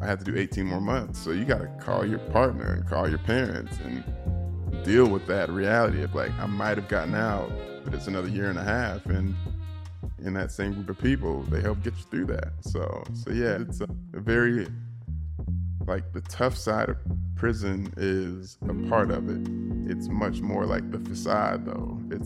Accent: Nashville, Tennessee, United States; I grew up in Nashville, but spent a lot of time in North Nashville.

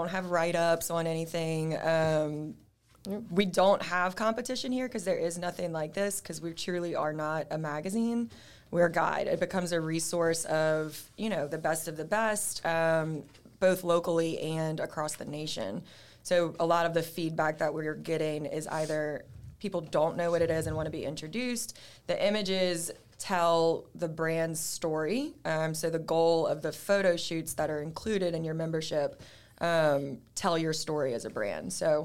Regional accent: New Orleans, Louisiana, United States; moved away as an adult; And I'm from New Orleans originally, but I moved here for school in 2010 and never left. And Jen's husband and I grew up together in New Orleans as kids, so that's how we became friends.

